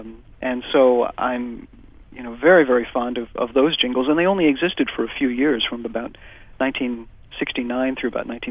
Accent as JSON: {"language": "English", "town": "Chicago", "region": "Illinois", "country": "United States", "tie": "born or raised there", "said": "as a child, I grew up in Chicago, home of WLS, and I was born in 1951"}